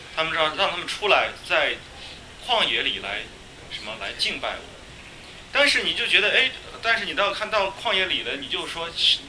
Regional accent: Shandong, China; 对，我老家也是山东的

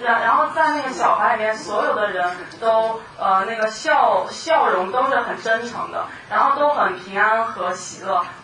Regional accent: China; now in United States; 我好像虽然从中国，从我的家乡到了这里，但我在波士顿的时候就好像有了一个新的家。

